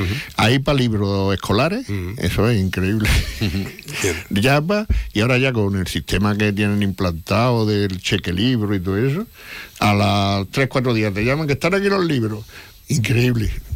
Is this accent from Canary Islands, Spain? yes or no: no; Granada, Andalusia, Spain; Y yo que vengo de Granada, me acuerdo que había dos o tres librerías que estaban muy vinculadas a la universidad.